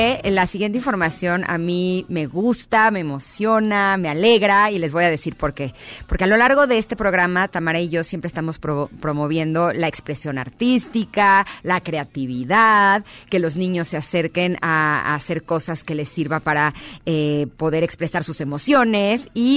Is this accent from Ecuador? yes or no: no; Mexico; nos sentimos muy agradecidas como mujeres, como mexicanas